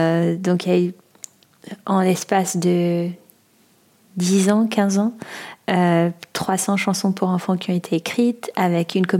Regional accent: Beirut, Beirut Governorate, Lebanon; quand je disais que je venais de Beyrouth, que j'ai grandi à Beyrouth, on comprenait pas d'où je venais

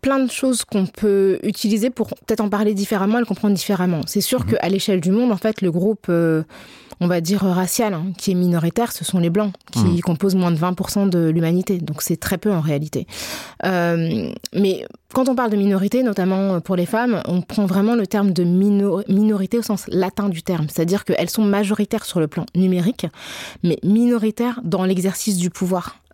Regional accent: Senegal; now in France; au Sénégal, qui est mon pays d'origine, je ne suis pas une minorité

